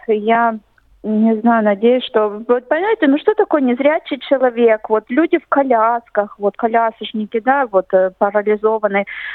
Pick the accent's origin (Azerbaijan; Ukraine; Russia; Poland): Russia; born there; Кстати, я родилась в России. Я родилась в России.